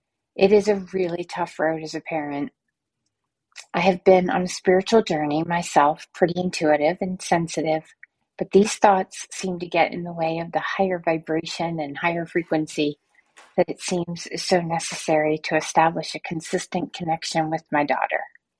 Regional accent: Atlanta, Georgia, United States; I'm from Atlanta, Georgia.

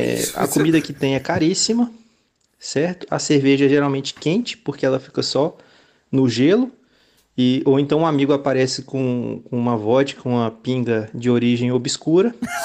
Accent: Araguaína, Tocantins, Brazil; now in Itupeva, Brazil; Tô falando de Itupeva, São Paulo, mas eu sou natural de Araguaína, Tocantins.

